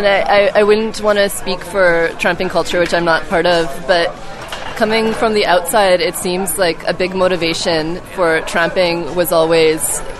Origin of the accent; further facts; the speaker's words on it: Canada; So I'm glad it kind of comes out in the film that I'm Canadian